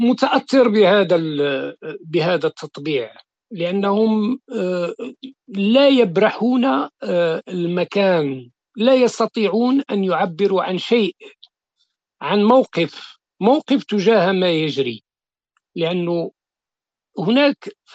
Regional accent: Morocco; ونحن كمغاربة نحس بأنه نحن في واد والدولة موقفها في واد آخر.

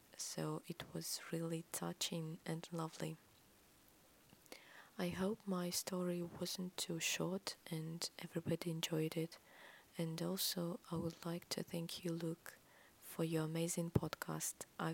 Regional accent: Svetlogorsk, Gomel Region, Belarus; English is a second language; I'm from Belarus, Svetlogorsk, Gomel region to be specific.

